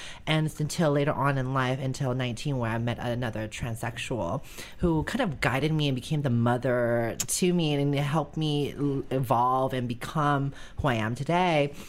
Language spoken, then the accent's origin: English; San Francisco, California, United States; Growing up in San Francisco is awesome.